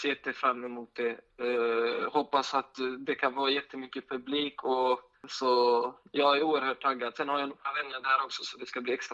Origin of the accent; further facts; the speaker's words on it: Sweden; jag är född och uppväxt här i Sverige.